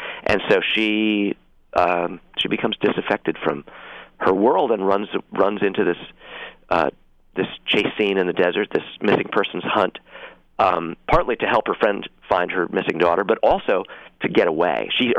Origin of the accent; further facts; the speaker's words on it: East Coast, United States; because I'm from the East, and I still find a lot of this territory really completely unsettling.